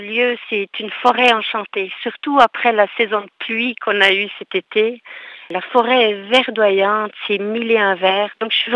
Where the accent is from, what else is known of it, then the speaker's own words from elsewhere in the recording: Jura, Switzerland; Souvent, on me demande si je suis française. Puis quand je suis suisse, ça fait un gros sourire.